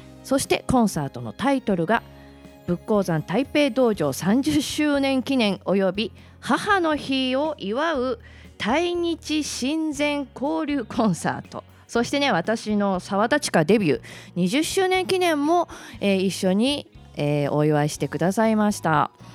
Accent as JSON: {"language": "Japanese", "region": "Gunma", "country": "Japan", "tie": "born or raised there", "said": "私の地元の群馬県にもあります。"}